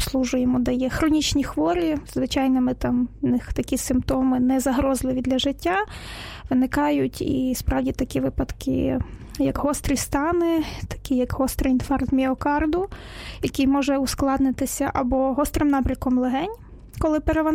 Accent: Sambir, Lviv Oblast, Ukraine; also born or lived in Uzhhorod; Я з маленького мальовничого містечка, місто Самбір, це Львівська область. От, я там народилася, ходила в школу.

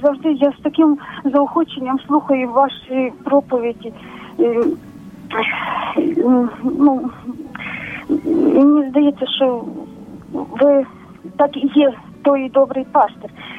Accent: Kamianets-Podilskyi, Khmelnytskyi Oblast, Ukraine; Я сама з Кам'янець-Подільського.

